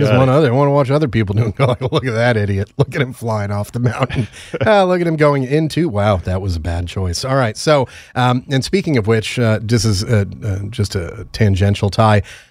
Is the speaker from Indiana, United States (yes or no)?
no; Connecticut, United States; I'm from Connecticut. We have cows up there, but not many.